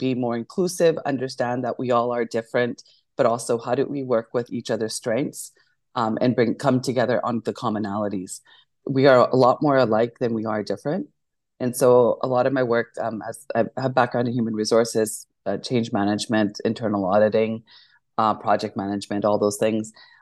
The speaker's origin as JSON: {"language": "English", "country": "Canada", "tie": "born or raised there", "said": "it means loves from the heart. My family, I was born and raised in Canada."}